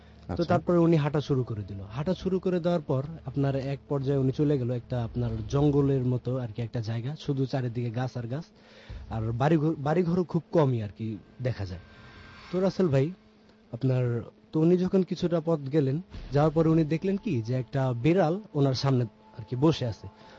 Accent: Dhaka, Dhaka Division, Bangladesh; আমি মগবাজার থেকে এসেছি।

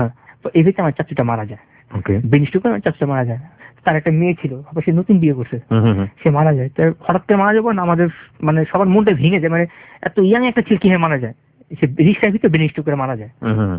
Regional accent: Dhaka, Dhaka Division, Bangladesh; আমি ঢাকা থেকে আসছি।

